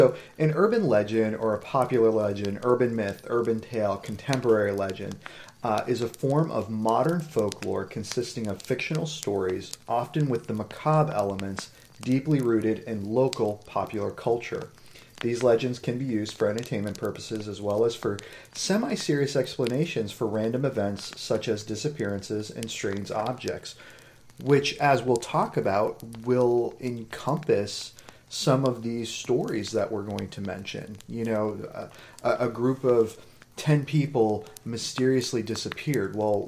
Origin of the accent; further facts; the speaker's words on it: New Hampshire, United States; because you grew up here in Maryland and I grew up in New Hampshire.